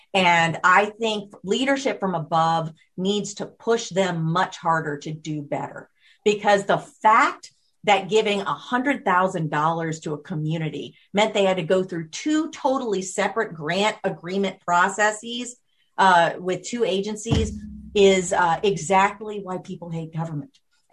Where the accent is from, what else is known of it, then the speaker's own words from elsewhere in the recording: New Orleans, Louisiana, United States; the Claiborne Expressway, known as the Monster, that goes through Treme in my hometown of New Orleans